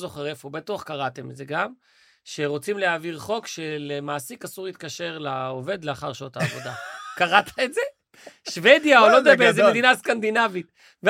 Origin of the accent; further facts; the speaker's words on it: Arad, Southern District, Israel; אני גדלתי בעיר ערד